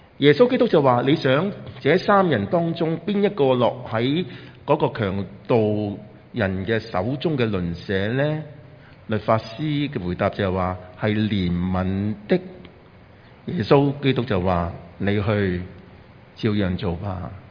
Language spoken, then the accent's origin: Cantonese; Hong Kong; 我們香港人，我想大多數都讀過小學吧